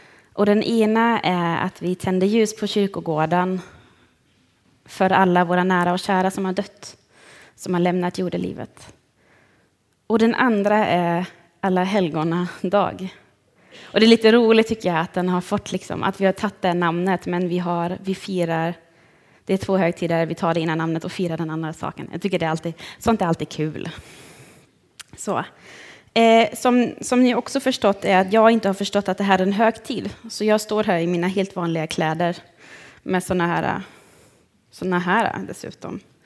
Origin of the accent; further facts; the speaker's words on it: Germany; Jag är ju uppvuxen i Tyskland och i en katolsk by i Tyskland.